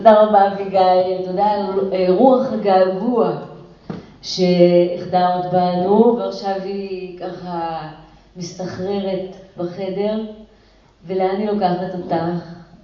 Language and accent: Hebrew; Ganei Yehuda, Central District, Israel; born there; אני נולדתי בגני יהודה. וסבא שלי היה 10 דונם של אבוקדו, אז אני בגני יהודה.